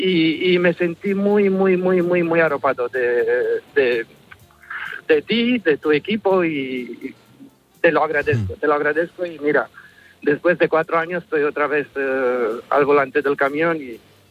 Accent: Romania; Spanish is a second language; soy rumano.

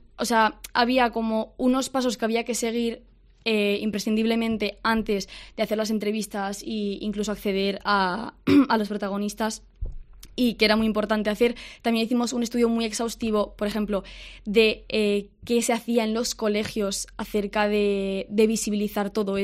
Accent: Navarre, Spain; como éramos navarros

